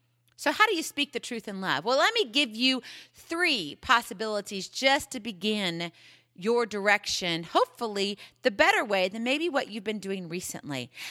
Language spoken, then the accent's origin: English; Hawaii, United States; they asked me the question, well, where are you from? And I would say Hawaii, there began the arrows.